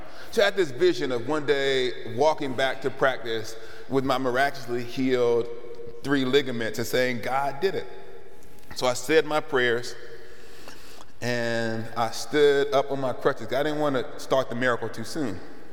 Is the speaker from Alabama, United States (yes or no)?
yes; Alabama, United States; hopefully at the University of Tennessee, even though I'm from Alabama.